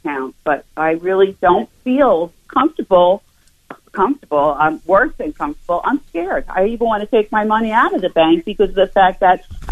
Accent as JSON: {"language": "English", "town": "Queens", "region": "New York", "country": "United States", "tie": "born or raised there", "lives_now": "North Carolina, United States"}